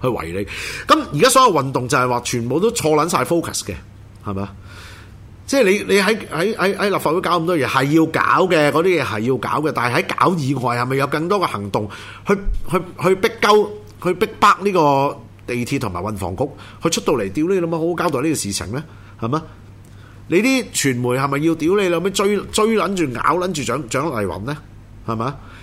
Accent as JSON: {"language": "Cantonese", "country": "Hong Kong", "said": "咁我哋香港人到底仲有咩出路先？"}